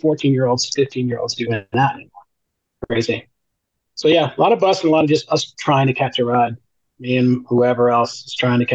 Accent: North Miami, Florida, United States; also born or lived in New York; My family moved us from New York when I was a tiny kid. So North Miami was there for probably until I was a teenager. North Miami Beach.

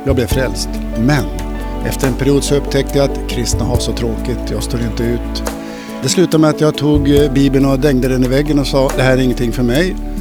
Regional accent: Norrland, Sweden; also born or lived in Stockholm; now in Sandviken, Sweden; Jag är norrlänning, kanske hörs lite grann på dialekten. Jag har bott i Stockholm i 44 år och bor numera utanför Sandviken. Jag är uppvuxen i ett kristet hem, i ett statskyrkligt hem.

